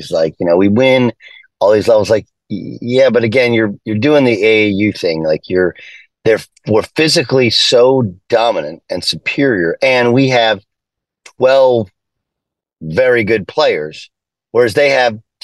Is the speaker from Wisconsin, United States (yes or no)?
no; California, United States; I grew up in Southern California.